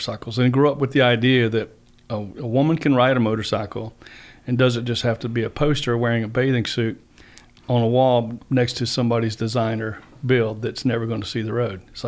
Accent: East Point, Georgia, United States; I grew up in East Point. I've been riding motorcycles since I was about 6 years old. I moved to Carroll County around 80, 81. So I've been around this area quite a while.

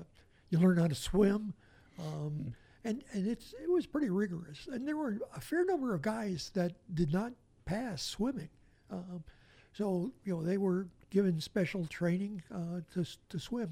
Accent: Leiter's Ford, Indiana, United States; little kid from Leiter's Ford, Indiana, you didn't see anything like that.

